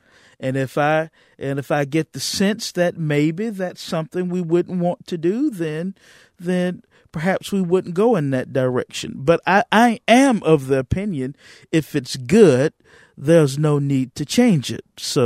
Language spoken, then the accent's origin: English; Birmingham, Alabama, United States; I'm from Birmingham, Alabama.